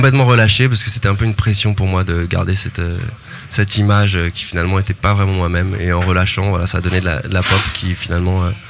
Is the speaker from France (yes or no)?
yes; Paris, Île-de-France, France; born there; also born or lived in Picardy; Et moi j'ai vécu un petit peu en Picardie, mais je suis né à Paris et je vis à Paris.